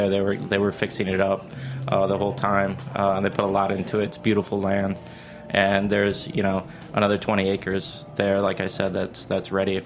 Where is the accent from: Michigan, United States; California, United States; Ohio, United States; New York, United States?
Michigan, United States; I am from Michigan.